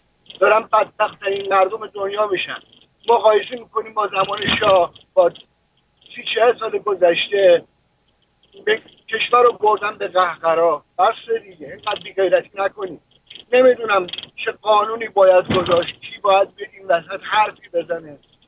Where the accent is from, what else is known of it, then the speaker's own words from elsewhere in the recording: Iran; بالاخره اونجا تو کشور بزرگ شدم، زندگی کردم